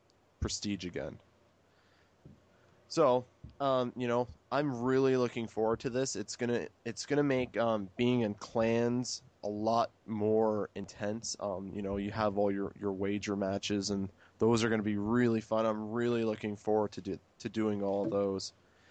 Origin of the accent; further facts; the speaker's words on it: Canada; I'm Canadian. What do I know?